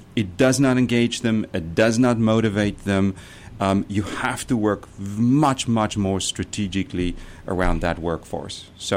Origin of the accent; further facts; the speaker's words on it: South Africa; Yeah, absolutely, because I'm from South Africa, and then it was legal to work at one.